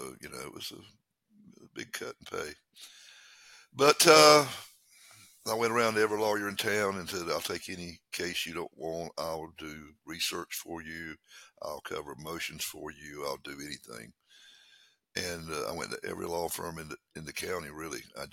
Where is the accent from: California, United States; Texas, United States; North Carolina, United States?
North Carolina, United States; I'm from North Carolina, in the eastern part of the state.